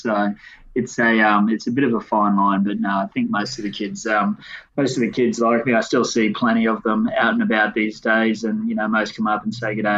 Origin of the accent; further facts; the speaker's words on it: Mackay, Queensland, Australia; I grew up in Mackay, which is a, you know, reasonably small town